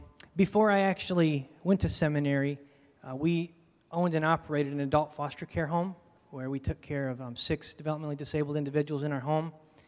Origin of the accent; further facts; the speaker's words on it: Holland, Michigan, United States; I was born and raised in Holland, Michigan, only about 3 miles from Lake Michigan and a couple miles from Lake Makatawa.